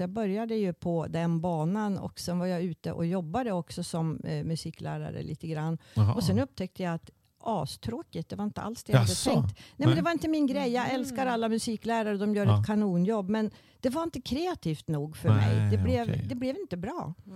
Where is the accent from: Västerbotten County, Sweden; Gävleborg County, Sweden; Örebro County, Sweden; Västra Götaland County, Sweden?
Västerbotten County, Sweden; Jag är född i Västerbotten, mitt mellan Umeå och Skellefteå, vid E4-an. Det här med jag har bott vid en landsväg i hela mitt liv, verkligen.